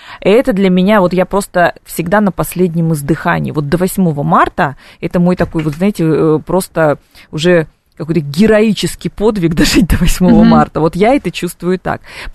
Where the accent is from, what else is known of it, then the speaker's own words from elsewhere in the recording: Siberia, Russia; несмотря на то, что я сибирячка, несмотря на то, что к холоду я, ну, достаточно адаптирована, да, ну, когда ты живешь в Сибири всю сознательную жизнь и детство